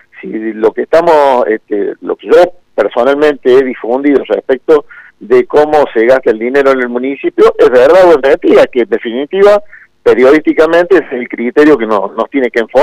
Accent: Jesús María, Córdoba, Argentina; nacido y criado en Jesús María, por lo tanto ciudadano

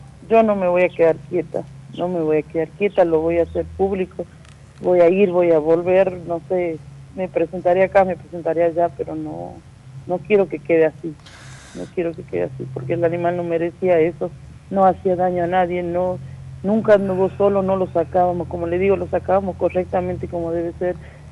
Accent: Salta, Argentina; nosotros somos salteños, estamos acá en Salta

